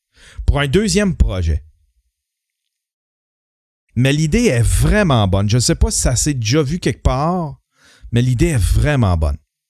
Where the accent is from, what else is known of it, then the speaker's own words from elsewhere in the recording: Canada; C'est pas moi. Moi, je suis Canadien.